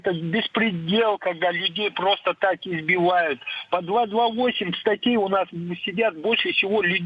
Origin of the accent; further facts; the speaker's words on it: Ingushetia, Russia; now in Khabarovsk, Russia; я сам ингуш, просто в этом я больше всего ориентируюсь, от ингушских дел, Фургала, что в Хабаровске творится, где я проживаю.